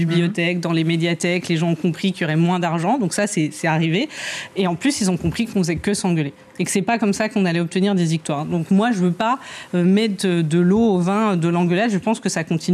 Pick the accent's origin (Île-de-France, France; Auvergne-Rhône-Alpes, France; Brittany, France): Auvergne-Rhône-Alpes, France; Moi, j'étais chez moi en Isère ce week-end